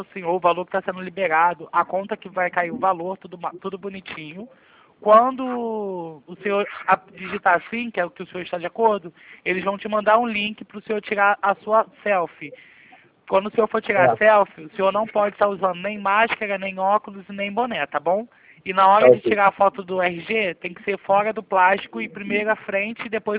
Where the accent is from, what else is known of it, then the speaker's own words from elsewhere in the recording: Nova Iguaçu, Rio de Janeiro, Brazil; Eu também sou de Nova Iguaçu.